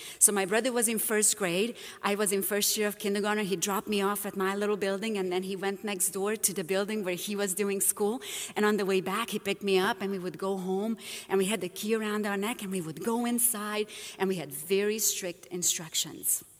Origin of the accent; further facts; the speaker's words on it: Romania; English is a second language; moved away; But originally, I am from Romania, and that is where the accent is coming from.